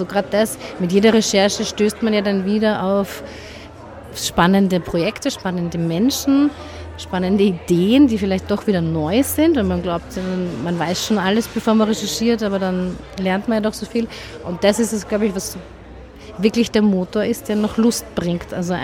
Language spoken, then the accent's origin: German; Carinthia, Austria; Und das haben grundsätzlich, glaube ich, bei mir als Kärntner Slowenien alle erwartet